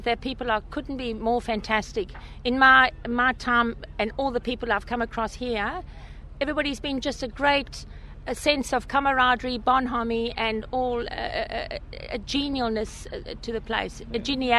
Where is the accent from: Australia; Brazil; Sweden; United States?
Australia; Perth, Western Australia; We came over from Western Australia, from Perth. I'm a school teacher there